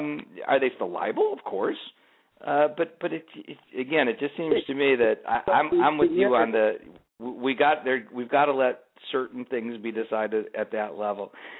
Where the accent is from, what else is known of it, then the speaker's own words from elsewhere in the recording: Illinois, United States; I grew up in Illinois, but right near the Wisconsin border.